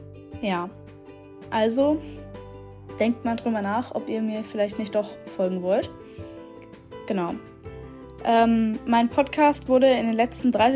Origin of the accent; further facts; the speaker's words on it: Germany; Ich bin ja auch aus Deutschland